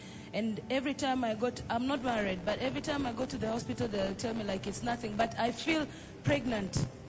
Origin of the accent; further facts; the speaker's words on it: Tanzania; I'm from Tanzania.